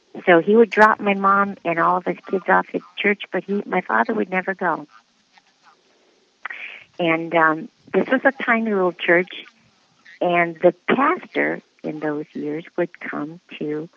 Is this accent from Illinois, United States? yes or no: yes; Glencoe, Illinois, United States; I grew up in suburban Chicago, way northern suburban Chicago. In fact, people from the city, when I tell them I grew up in Glencoe, Illinois, they say, oh, that's not really Chicago.